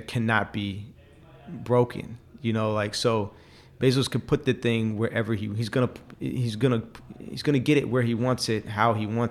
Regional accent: Oakland, California, United States; I'm from Oakland and I don't like how Oakland is now because of, you know, the culture that has spread out from Silicon Valley and bled into Oakland

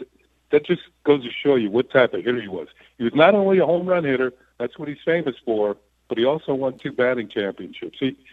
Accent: New York, United States; I began to think about some of the highlights that I'd seen as a growing up in the New York area

